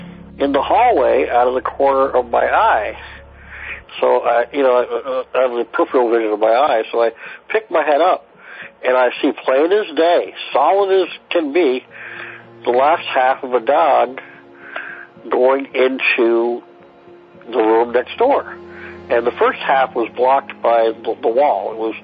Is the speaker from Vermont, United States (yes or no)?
yes; Vermont, United States; I'm from Vermont, and I got a couple of really quick ones for you.